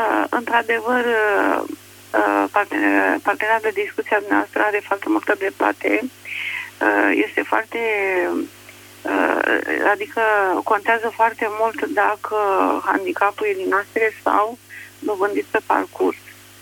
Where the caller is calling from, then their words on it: Alexandria, Teleorman, Romania; din Alexandria